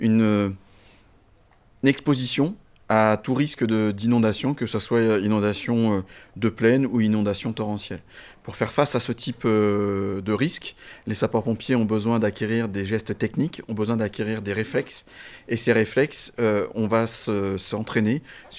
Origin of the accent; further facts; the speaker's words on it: Nouvelle-Aquitaine, France; je suis originaire du département de la Vienne.